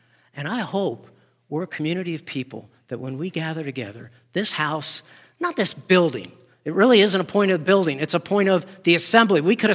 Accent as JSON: {"language": "English", "town": "Baltimore", "region": "Maryland", "country": "United States", "tie": "born or raised there", "said": "So I grew up in Baltimore, Maryland, outside. It was a suburb."}